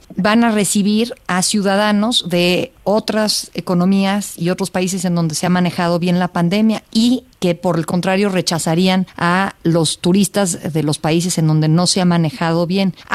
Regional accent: Mexico; como mexicanos, no podemos viajar a gran parte del mundo

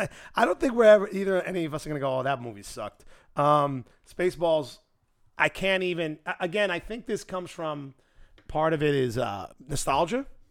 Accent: New York City, New York, United States; And I'm not saying it's only because we're from New York City

